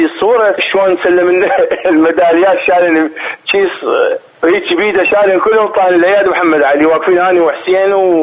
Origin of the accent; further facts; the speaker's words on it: Iraq; moved away as an adult; طلعت من 80 من العراق، عمري 22 سنه 21 سنه